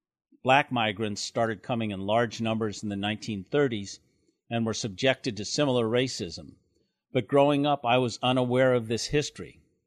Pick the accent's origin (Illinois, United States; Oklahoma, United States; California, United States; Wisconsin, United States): California, United States; San Francisco; I grew up in San Francisco from the late 1940s to the late 1960s.